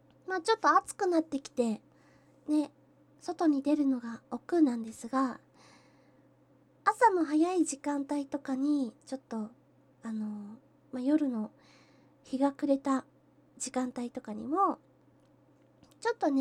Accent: Kyushu, Japan; 出身地は、九州のどこかです。食べ物の美味しいところです。

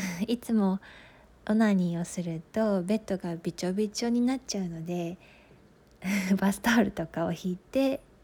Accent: Tokyo, Japan; 出身地は東京です。

